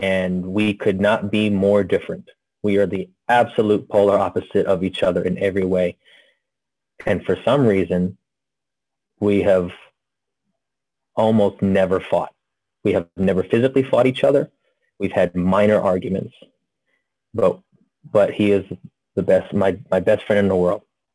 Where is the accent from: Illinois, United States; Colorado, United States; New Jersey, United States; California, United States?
California, United States; also born or lived in Tennessee; it was after I had moved from Tennessee to California. I'm originally from California.